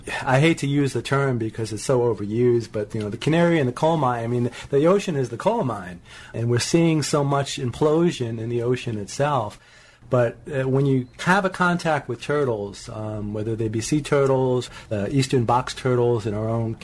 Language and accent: English; Brooklyn, New York, United States; I remember where I grew up in Brooklyn. I was born in public housing in Brooklyn, and you know, we had a very tight community.